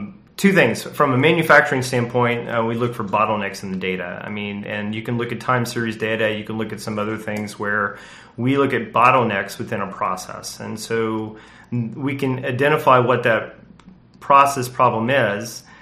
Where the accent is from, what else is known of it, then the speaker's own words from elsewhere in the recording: Indianapolis, Indiana, United States; I grew up in Indianapolis, and I worked at UPS at night.